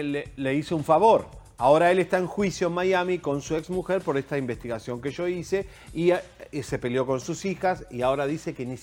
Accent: Argentina; escribí una carta abierta en el Huffington Post diciendo como argentino cómo me sentía con Maradona

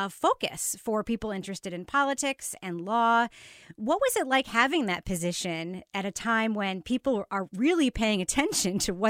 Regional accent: New York, United States; I grew up in the greater New York area. I'm from Long Island originally.

